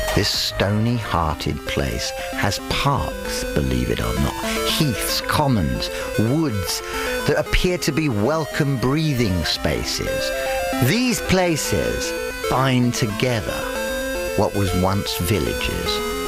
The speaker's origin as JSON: {"language": "English", "town": "Stoke Newington", "region": "London", "country": "United Kingdom", "tie": "born or raised there", "said": "I grew up in Stoke Newington, a village in North London, a place that had its own world and history. I lived with a tyrannical grandmother, a woman who spoke in English and pidgin, French and Portuguese. Here in a house on Highbury New Park"}